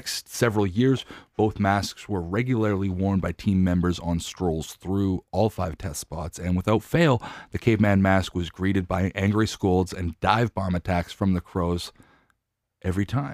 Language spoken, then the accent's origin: English; Canada; I'm a Canadian, so I don't really know too much about American politics